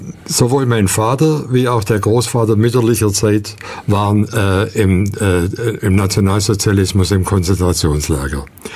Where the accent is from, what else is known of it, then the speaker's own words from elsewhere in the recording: Ulm, Baden-Württemberg, Germany; Ja, also zuerst, ich bin Ulmer. Ich bin 1939 in Ulm geboren.